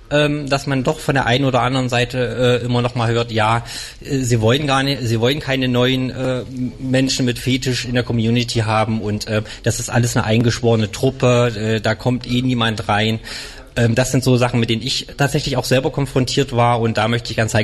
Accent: Germany; ich komme aus der Nähe von, ein bisschen weiter weg von Hamburg.

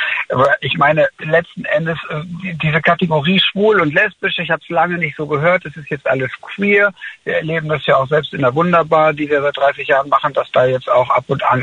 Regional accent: Hamburg, Germany; dass ich als Hamburger Jung ein bisschen traurig war

